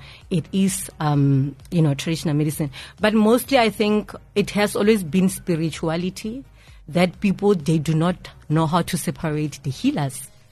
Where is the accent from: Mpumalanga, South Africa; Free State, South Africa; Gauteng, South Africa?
Free State, South Africa; Thaba Nchu; And this has been reported in my hometown, which is Tabanchu